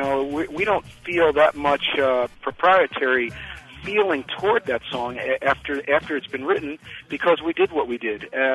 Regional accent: Philadelphia, Pennsylvania, United States; We come from Philadelphia, so at the basis of everything, at the root of all our influence, it's Philadelphia soul.

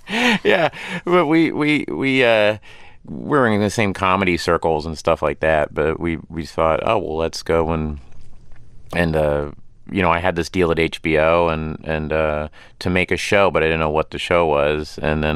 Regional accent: Tulsa, Oklahoma, United States; it was essentially me playing someone I grew up with in Tulsa, Oklahoma.

